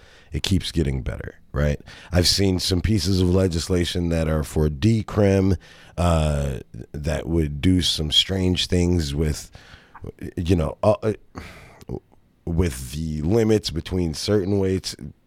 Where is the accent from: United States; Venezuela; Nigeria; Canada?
United States; Wisconsin; I'm a Wisconsinite. I'm old American.